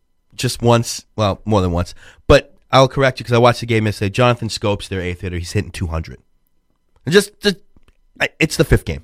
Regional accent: Florida, United States; I come from Florida. I'm happy to be back.

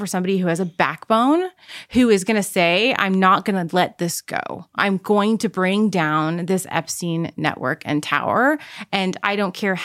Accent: Canada; born there; I was born in Canada

